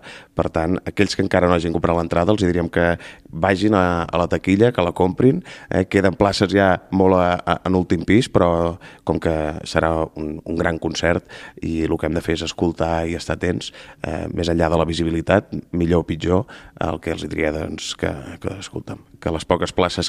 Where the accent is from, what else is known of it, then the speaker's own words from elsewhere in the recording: Reus, Catalonia, Spain; aquells que som de Reus de tota la vida